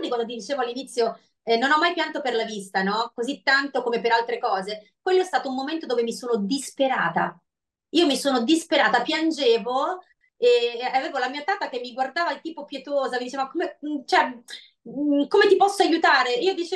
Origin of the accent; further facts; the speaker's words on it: Naples, Campania, Italy; cioè proprio da napoletana maniera. Mi sono messa tutti i santi a bordo pista.